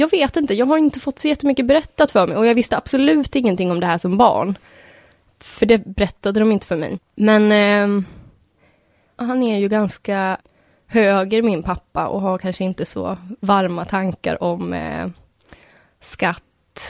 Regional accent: Gävle, Gävleborg County, Sweden; now in Malmö, Sweden; Jag tror det var en ganska bra plats att växa upp på. Men jag tycker också att det finns en sorts hårdhet i Gävle som kanske inte finns här i Malmö.

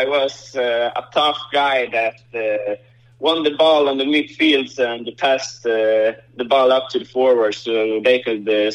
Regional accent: Fagersta, Västmanland, Sweden; English is a second language; That was ever since I came to Färjestad from my hometown, Fagersta.

